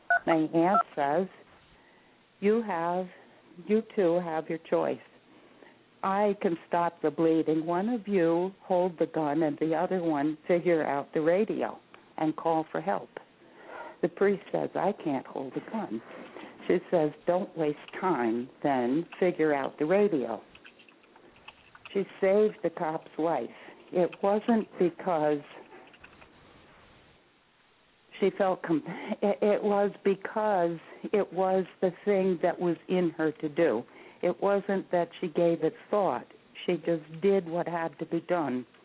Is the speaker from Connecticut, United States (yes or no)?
yes; New Haven, Connecticut, United States; I was growing up outside of New Haven, Connecticut, in a Yale bedroom community.